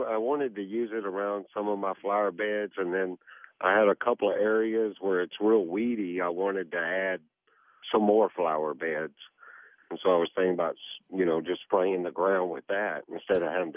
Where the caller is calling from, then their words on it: Roy, Utah, United States; Roy City.